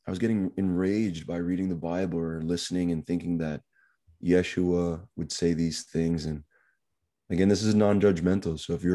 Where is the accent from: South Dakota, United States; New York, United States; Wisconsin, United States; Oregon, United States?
New York, United States; Seaford; So I'm from New York, Long Island, New York. I grew up in this little town, Seaford.